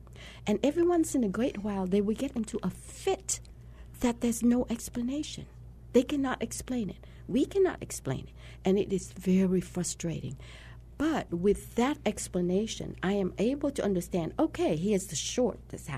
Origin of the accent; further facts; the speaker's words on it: Vietnam; English is a second language; moved away as an adult; now in United States; You know, I came from Vietnam. So a lot, I have to learn English as an adult.